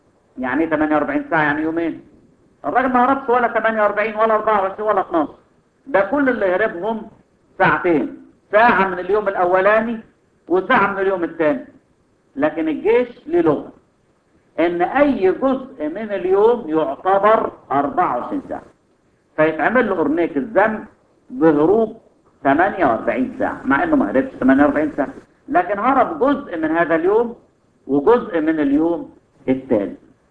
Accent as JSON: {"language": "Arabic", "country": "Egypt", "said": "مفهومنا احنا كمصريين يبقى طلعهم في اليوم الرابع"}